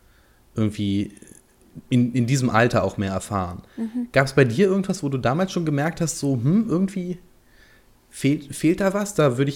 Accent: Berlin, Germany; Ich bin ja in Ost-Berlin zur Schule gegangen, zwar lange nach dem Fall der Mauer, aber trotzdem eben in der Schule, die früher Teil der DDR war.

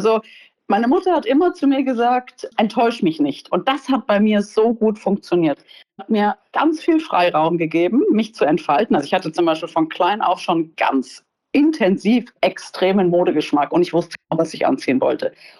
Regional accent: Hesse, Germany; Also ich bin im Taunus groß geworden, mehr auf dem Land und wirklich draußen.

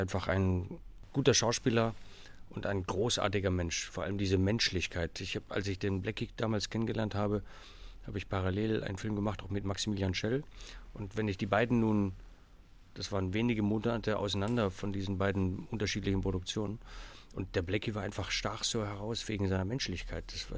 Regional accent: Hamburg, Germany; ich bin zum Teil in Hamburg groß geworden, als 12-jähriger Stöpsel von diesem Bereich in Hamburg, wo ich gewohnt habe, von Kirchdorf Süd, nach Harburg gefahren bin

